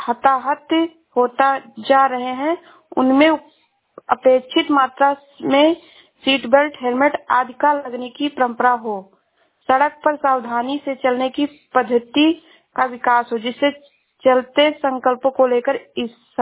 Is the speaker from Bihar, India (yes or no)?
no; Uttar Pradesh, India; मैं जिला श्रावस्ती से हूँ।